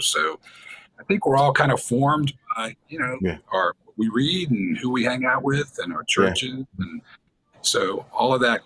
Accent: New Orleans, Louisiana, United States; It was church, honestly, for me during medical school when I was back in my hometown in New Orleans.

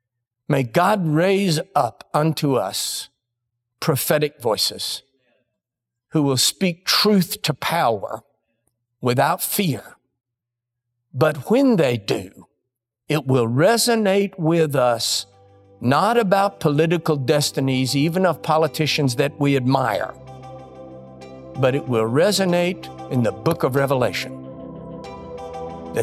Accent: Texas, United States; born there; But I was born in the Republic of Texas. And it's rude to laugh. That would get you shot where I was born. I was born in Texas

